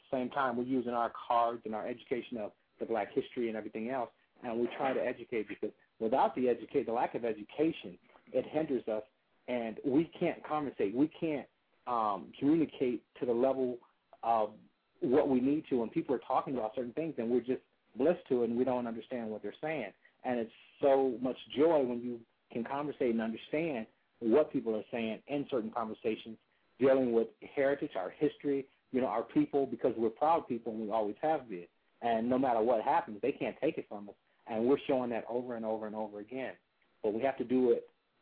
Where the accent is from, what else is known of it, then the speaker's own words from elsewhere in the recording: Detroit, Michigan, United States; I'm actually from Detroit originally, and I was raised there.